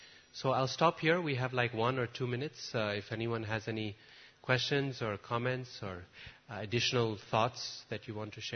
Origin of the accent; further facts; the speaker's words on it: Boise, Idaho, United States; I remember one time we had a Mayavadi guru visit Boise, my hometown in America.